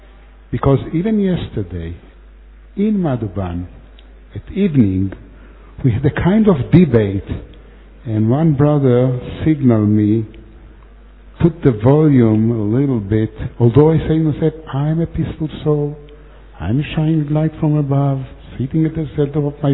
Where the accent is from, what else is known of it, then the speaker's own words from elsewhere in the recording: Israel; I'm from Israel, 10 years in Gyan.